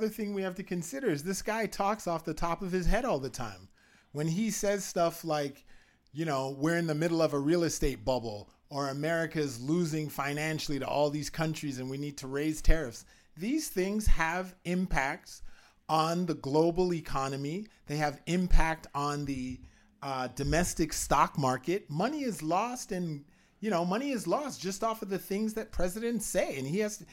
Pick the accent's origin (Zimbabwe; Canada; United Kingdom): Canada; I'm a Canadian.